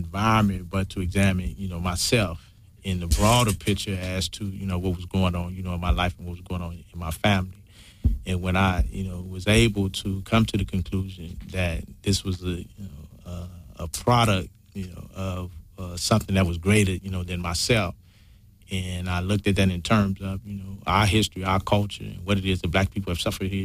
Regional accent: Los Angeles, California, United States; I'm from the Jordan Downs Housing Projects. You know, I have family in all 4 of them, you know, in the Nixon Guards, you know, as well as, you know, the Imperial Courts

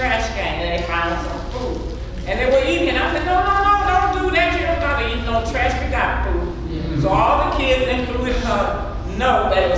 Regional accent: the South, United States; now in Los Angeles, United States; I grew up in the South on a plantation. And I moved to Los Angeles.

